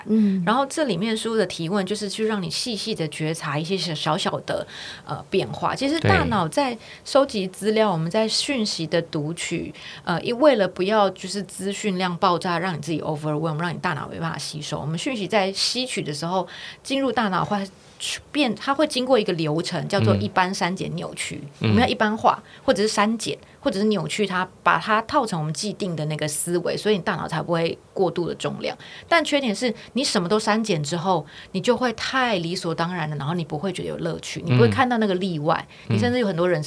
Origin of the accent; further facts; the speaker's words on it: Taipei, Taiwan; 我们一样都是在台北长大的，但想法不一样